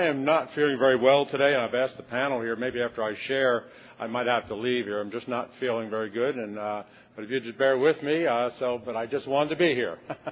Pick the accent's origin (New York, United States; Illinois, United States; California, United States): New York, United States; New York City; I'm originally from New York City. I grew up seeing people, homeless people